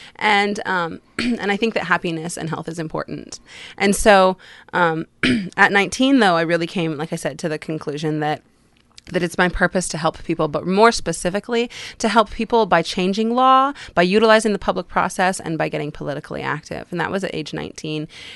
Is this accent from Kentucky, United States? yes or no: no; Seaside, Oregon, United States; Well, I was born and raised in Seaside, so I am a native, and I'm 31 years old